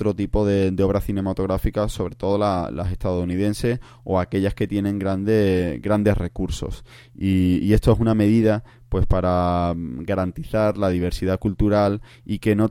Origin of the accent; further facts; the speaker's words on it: Cádiz, Andalusia, Spain; yo soy de Cádiz